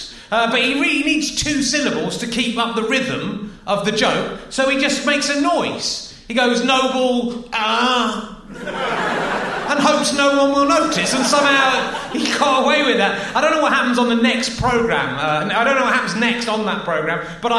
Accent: Cheddar, South West England, United Kingdom; I'm from Cheddar.

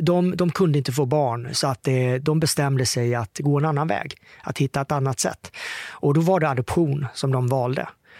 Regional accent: Mörrum, Blekinge, Sweden; som 10 månader gammal, så kom jag till Sverige. Ner till Murrum i Blekinge, till mina föräldrar. Mamma Anita, pappa Björn. Och där växte jag upp.

